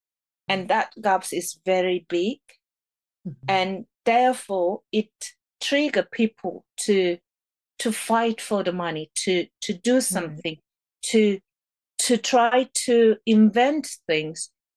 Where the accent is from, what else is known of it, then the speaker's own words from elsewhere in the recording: North Korea; now in United States; in my experience of living, growing up in North Korea and living in United States